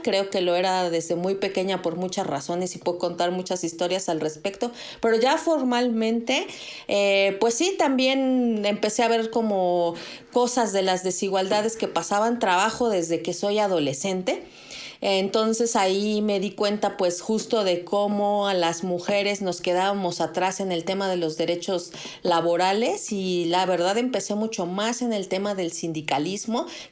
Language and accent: Spanish; Mexico City, Mexico; Y mira que soy de la Ciudad de México